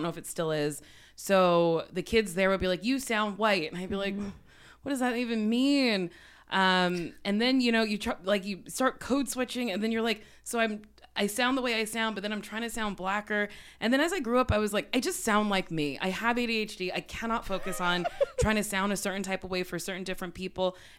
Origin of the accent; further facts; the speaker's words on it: Middletown, New Jersey, United States; I grew up in Middletown, New Jersey. The house was in Lincroft, which is like a little part of Middletown.